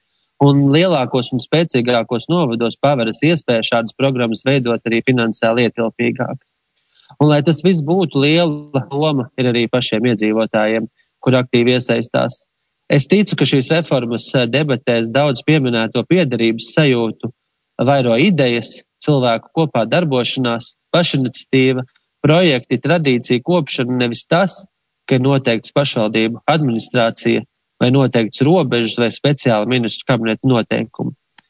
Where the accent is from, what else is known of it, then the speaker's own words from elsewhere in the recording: Nītaure, Cēsis Municipality, Latvia; Es nāku no Nītauras pagasta, un Amats novadā Nītauras pagasts jau šodien ir Nomalē, un tāds būs arī jaunajā Cēsu novadā.